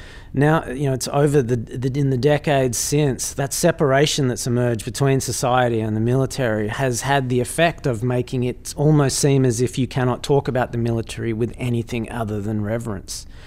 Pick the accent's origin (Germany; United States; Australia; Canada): Australia; for me as an Australian